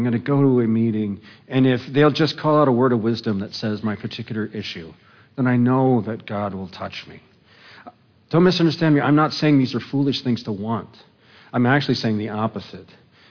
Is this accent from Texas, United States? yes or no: no; Glendale, Arizona, United States; When I was growing up in Glendale